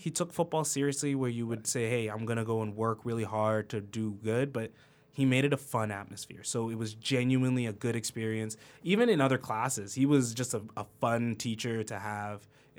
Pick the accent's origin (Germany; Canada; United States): Canada; Cambridge, Ontario; So I'd say I'm from Cambridge. So yeah, I'm proud to rep it.